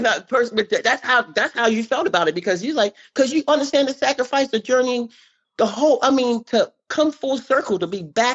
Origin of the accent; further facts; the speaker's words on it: United States; because that had to be one of my proudest days as an American.